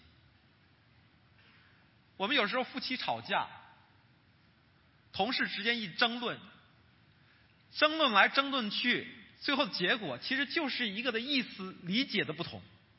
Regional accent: northern China, China; also born or lived in Guangdong; 我是北方人啊，我曾经在广东生活过一段的时间。

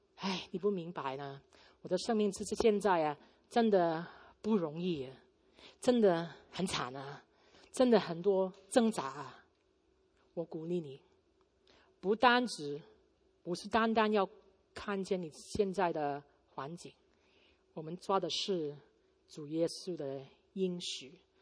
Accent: Guangdong, China; 我们广东人呢，有一个讲法，不知道国语怎么讲

